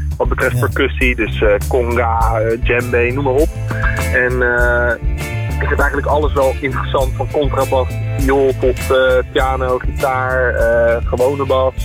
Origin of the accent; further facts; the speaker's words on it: Rotterdam, South Holland, Netherlands; Nou, toevallig wist ik dat wel, want ik kom oorspronkelijk uit Rotterdam en ik heb 2 jaar in Ommoord gewoond.